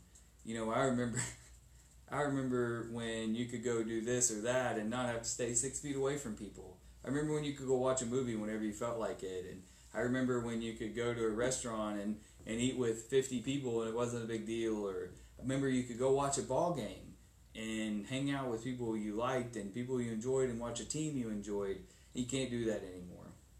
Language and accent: English; Kentucky, United States; I mean, I can operate a gun pretty well, but that's just because I was born and raised in Kentucky.